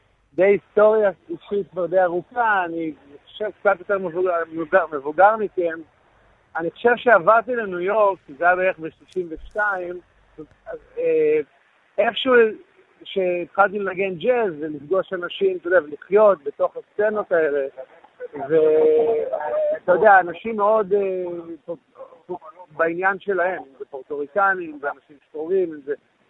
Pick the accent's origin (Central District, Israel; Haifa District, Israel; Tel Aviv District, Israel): Tel Aviv District, Israel; Givatayim; כן, אני גדלתי בגבעתיים, משפחה שלי מרמת גן ויד אליהו וירושלים וכל מיני מקומות.